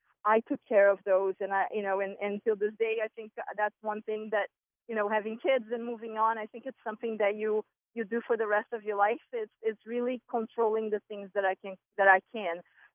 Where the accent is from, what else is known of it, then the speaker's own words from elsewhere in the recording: Santa Maria, Rio Grande do Sul, Brazil; now in United States; It was different. It's a third world country, and you know, it's definitely, things have changed since I've been here since 98.